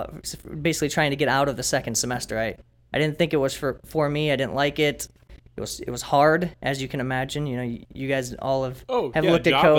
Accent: Sioux Falls, South Dakota, United States; Yes, I am from Sioux Falls, South Dakota. So born and raised here, been here my whole life.

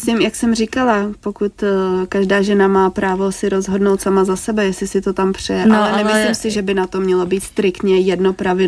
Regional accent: Ústí nad Labem Region, Czechia; v normální mluvené formě my používáme obecnou češtinu, která je nám přirozená, protože jsme holky z Ústeckého kraje

